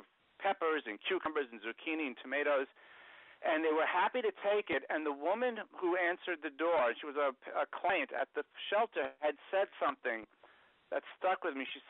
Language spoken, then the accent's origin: English; New York, United States; I grew up in New York or a New York environment